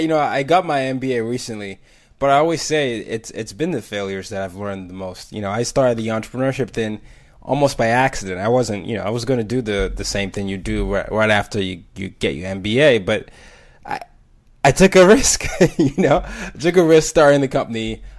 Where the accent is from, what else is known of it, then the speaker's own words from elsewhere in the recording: Burkina Faso; growing up in Burkina Faso and picking up French and studying